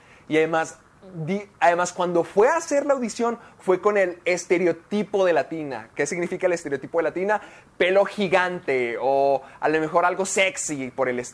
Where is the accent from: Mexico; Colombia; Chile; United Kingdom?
Mexico; tú y yo somos latinos, tú y yo somos mexicanos